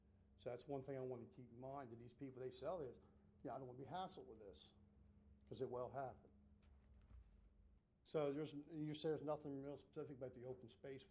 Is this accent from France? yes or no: no; Milford, Delaware, United States; born there; I was born in Sussex County, Milford Hospital, and 2 days later they moved me north of Kent.